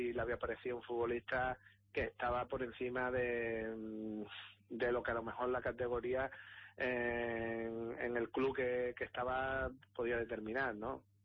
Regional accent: Canary Islands, Spain; now in Cádiz, Spain; a pesar de residir, tener mi despacho profesional en Andalucía, concretamente en Cádiz, bueno, pues soy canario, nacido en Gran Canaria, viajo periódicamente para seguir el fútbol canario

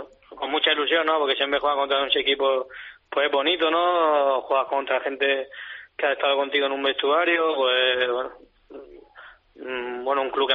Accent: Manresa, Catalonia, Spain; now in Tenerife, Spain; soy de Manresa, mi ciudad

